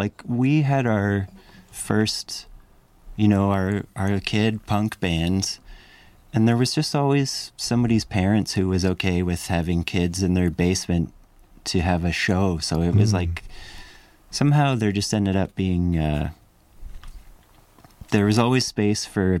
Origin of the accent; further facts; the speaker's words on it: Owen Sound, Ontario, Canada; it's like 2 hours from Guelph, 2 hours from T